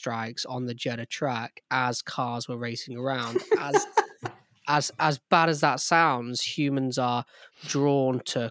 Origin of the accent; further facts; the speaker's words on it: United Kingdom; especially as a Brit. I mean, our history is horrendous, truly horrific, okay?